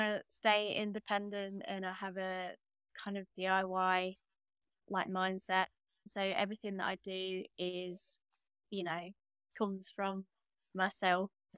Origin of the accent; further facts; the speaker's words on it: Derby, East Midlands, United Kingdom; And I'm from Derby and East Midlands, and some of my work sort of references that.